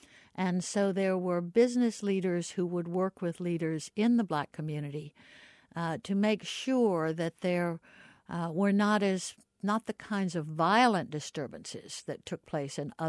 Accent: Orlando, Florida, United States; I grew up all over, but my grandparents lived here in Orlando. Mm-hmm. And so I was always back and forth here to Orlando, and most of my happy memories are from right here.

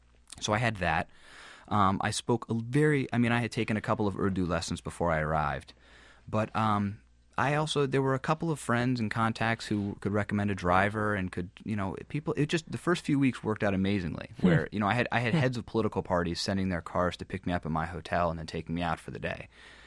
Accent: United States; no, I'm an American. I'm an American.

